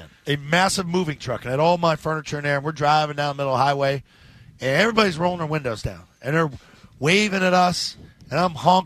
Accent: Pittsburgh, Pennsylvania, United States; Oh, yeah, Wheeling's close to me. I grew up in Pittsburgh.

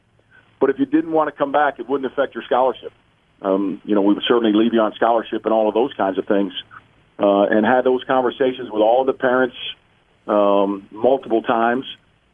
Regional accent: Chicago, Illinois, United States; I grew up in the Chicago area

